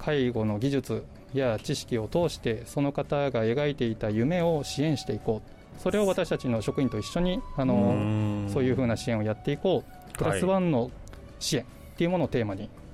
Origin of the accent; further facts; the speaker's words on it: Nagasaki, Japan; now in Okinawa, Japan; 出身はもう生まれも育ちも長崎 で社会人になったタイミングで沖縄